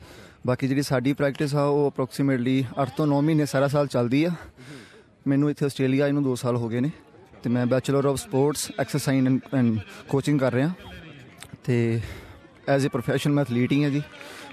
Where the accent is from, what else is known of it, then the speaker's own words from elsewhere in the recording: Batala, Punjab, India; ਜੀ ਮੈਂ ਗੁਰਦਾਸਪੁਰ ਬਟਾਲੇ ਤੋਂ ਬਿਲੋਂਗ ਕਰਦਾ ਜੀ।